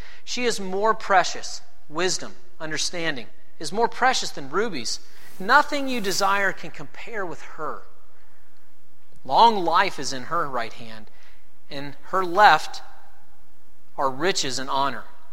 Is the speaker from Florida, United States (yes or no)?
no; Georgia, United States; now in Fort Wayne, United States; Growing up in Georgia, especially more in the city parts as a kid, you don't see harvest fields. I went to school in downtown Atlanta and college